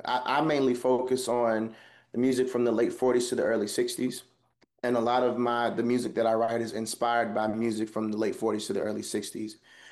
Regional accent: Augusta, Georgia, United States; And then being in Augusta, growing up in Augusta, Georgia, there was a number of very talented musicians

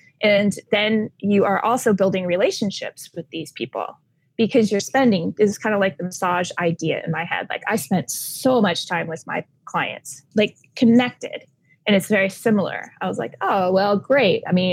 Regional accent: Midwest, United States; I grew up in the Midwest too, so I don't want to live there.

